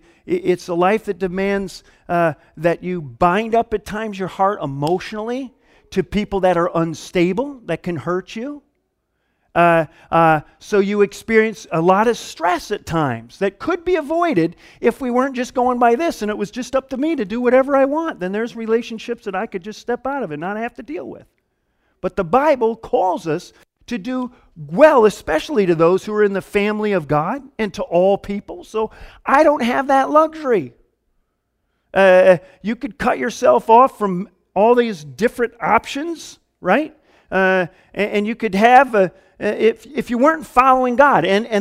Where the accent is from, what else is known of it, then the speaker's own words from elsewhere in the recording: Midwest, United States; I grew up in the Midwest, man, where they did farming.